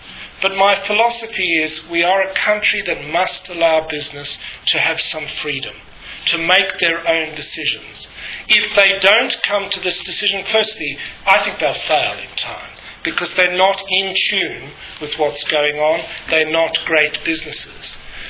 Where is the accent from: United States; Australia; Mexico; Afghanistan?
Australia; not because I'm Australian.